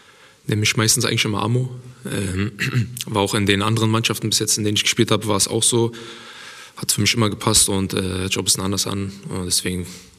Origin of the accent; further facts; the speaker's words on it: Berlin, Germany; Ja, ich bin in Berlin geboren, relativ zentral in Berlin auch, im Wedding. Für den einen oder anderen sagt das bestimmt was. Ja, da bin ich groß geworden, wohne bis heute immer noch dort, kann man sagen.